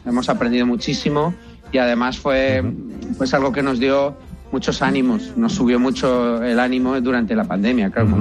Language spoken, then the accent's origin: Spanish; Alicante, Valencian Community, Spain; now in Madrid, Spain; yo soy de Alicante, pero vivo en Madrid desde hace muchos años